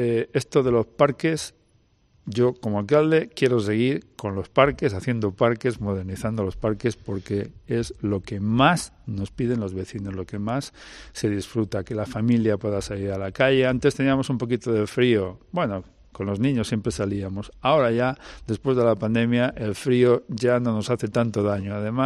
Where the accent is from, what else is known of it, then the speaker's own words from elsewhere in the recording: Castile and León, Spain; Parece mentira que aquí en Salamanca eso sea tema de conversación diario. Yo, como soy de la Armuña, sobre las lentejas y los garbanzos siempre se había hablado, y sobre el trigo y la cebada, ¿no?